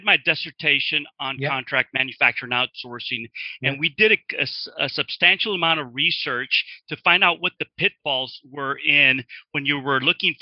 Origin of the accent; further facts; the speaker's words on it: Texas, United States; So I grew up in Texas, and I kind of went into engineering and manufacturing, and that's really my passion.